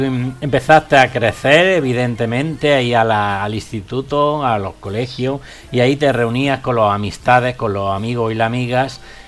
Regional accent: Granada, Andalusia, Spain; yo soy andaluz también, de Granada

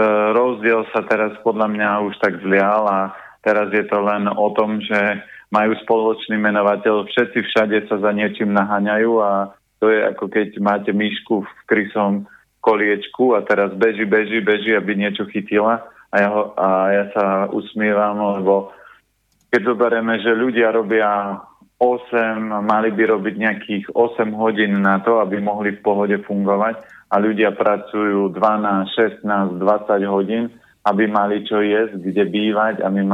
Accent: Žilina Region, Slovakia; To je také oravské počasie, lebo ja som z Oravy

